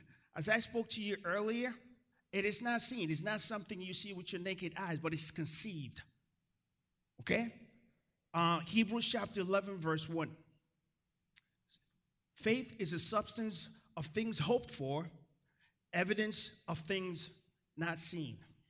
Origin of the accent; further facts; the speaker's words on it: Nigeria; born there; I was born in Nigeria.